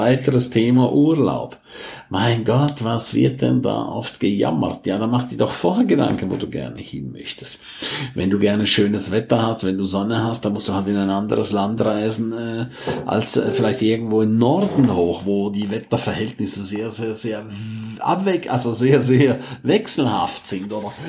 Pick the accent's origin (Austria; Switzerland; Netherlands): Switzerland; St. Moritz, Graubünden; now in Germany; Also ich war jetzt die meiste Zeit in meiner Heimat in St. Moritz und habe es da sehr genossen.